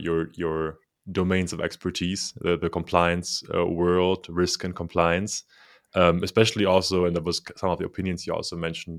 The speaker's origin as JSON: {"language": "English", "country": "Germany", "moved": "yes", "said": "I know you're in Berlin now. I'm originally from Germany. I moved away from Germany kind of because of the bureaucracy."}